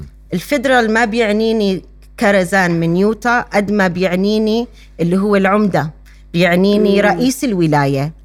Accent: Palestine; إحنا بحاجة إنه نعتذر لهم ونقولهم إنه إحنا كفلسطينية مهجر لازم نعمل أكتر

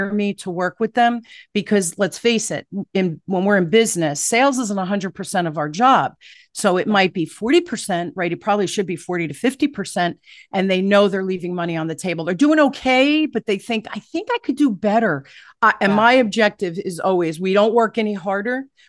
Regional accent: Newark, New Jersey, United States; When I was a little girl, I grew up in Newark, here in inner city in New Jersey.

